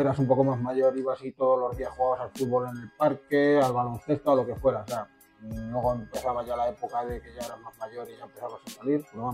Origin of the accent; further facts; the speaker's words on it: Madrid, Community of Madrid, Spain; A ver, mi barrio era por la zona de Legazpi y era una zona que, normal, de clase trabajadora.